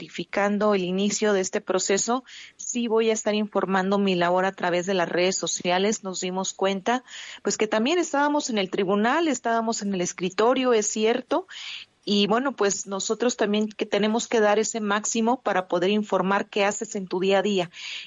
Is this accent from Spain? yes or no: no; Oaxaca, Mexico; soy originaria de Oaxaca. Ya hoy ya me encuentro en el estado